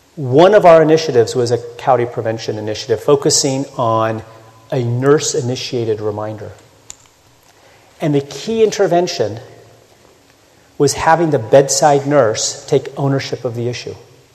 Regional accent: Kenya; These are the Maasai warriors in my home country of Kenya.

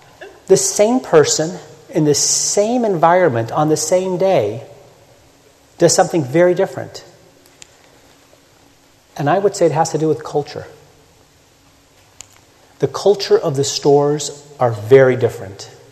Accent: Kenya; These are the Maasai warriors in my home country of Kenya.

